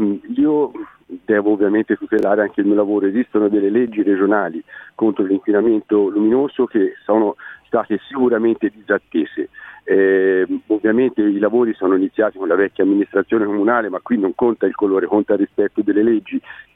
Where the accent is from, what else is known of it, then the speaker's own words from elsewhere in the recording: Siena, Tuscany, Italy; born there; io sono nato a Siena